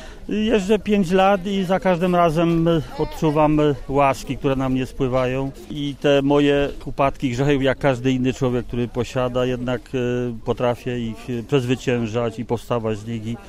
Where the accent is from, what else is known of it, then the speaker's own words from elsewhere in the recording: Dębica, Subcarpathian Voivodeship, Poland; Jestem z Dębicy, jeżdżę od 5 lat